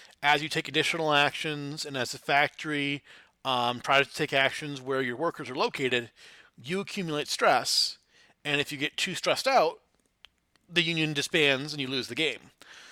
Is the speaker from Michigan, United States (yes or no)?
yes; Flint, Michigan, United States; I grew up in Flint, Michigan, which has a very rich tradition in organized labor, particularly auto unions.